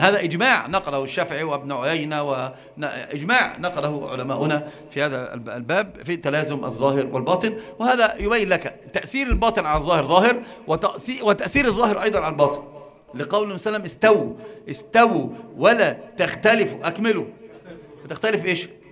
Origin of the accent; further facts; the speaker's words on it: Egypt; يسمونها عندنا في مصر قردة